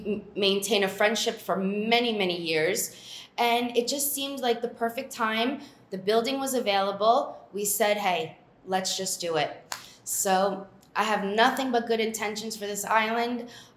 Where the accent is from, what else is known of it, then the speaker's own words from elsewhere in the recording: New Jersey, United States; Being an American, born and raised in America in New Jersey, one day I was sitting at the Marriott Stellaris, and Jerome was sitting next to me.